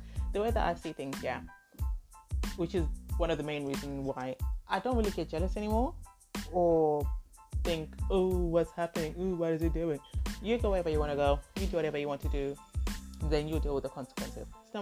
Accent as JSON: {"language": "English", "country": "Zimbabwe", "said": "As someone who grew up with no ass, and I'm from Zimbabwe, and Zimbabweans are known to have big asses, and I don't."}